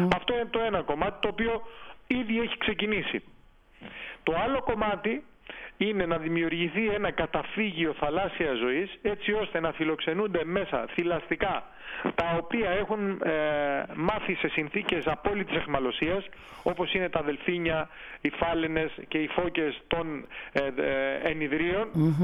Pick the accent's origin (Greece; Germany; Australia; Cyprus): Greece; Leipsoi, South Aegean; Δεν ήξερε κανείς στο νησί μου και αυτό με στεναχωρούσε. Και μάλιστα επειδή και το όνομα παραπέμπει σε κάτι το οποίο του λείπει κάτι, Λειψή.